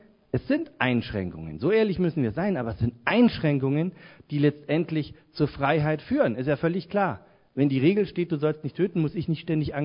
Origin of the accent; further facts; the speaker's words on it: Bavaria, Germany; Was glaubt ihr, wie schwer es mir als Franke gefallen ist, mich vom Allmächt zu verabschieden, eines der schönsten fränkischen Wörter?